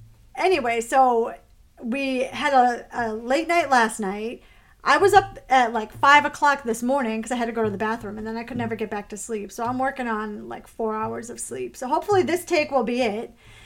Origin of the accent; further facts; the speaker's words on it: Easton, Massachusetts, United States; You grew up in Bridgewater. I grew up in Easton, which is the next town over.